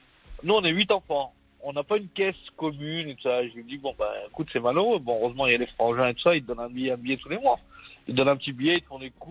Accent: Lyon, Auvergne-Rhône-Alpes, France; also born or lived in Mostaganem, Algeria / Oran, Algeria; Et moi, je suis de Lyon, je suis de Mostaguerem, je suis d'Oran, donc bonne année à tout le monde.

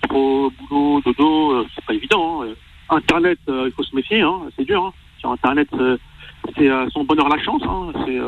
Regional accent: France; Je suis français d'ici de France, d'origine algérienne, de la région de Tlemcen, de né de Roma et de mère de Remchi.

